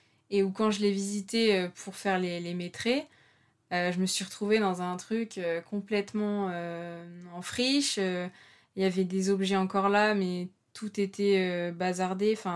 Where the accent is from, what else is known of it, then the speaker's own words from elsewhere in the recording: France; Mes études à Clermont-Ferrand, je viens du centre de la France, je me retrouve à travailler en Saône-et-Loire